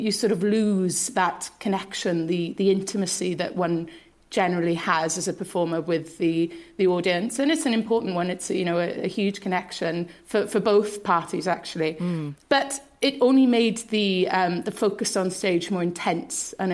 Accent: Swansea, Wales, United Kingdom; I am from Swansea. My grandfather was Ukrainian

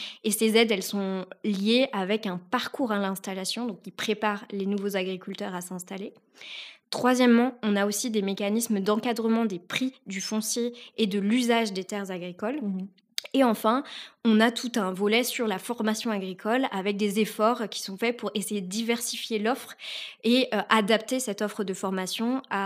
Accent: France; On a quand même un grand besoin chez nous, en France, d'enrayer ce vieillissement de la population agricole.

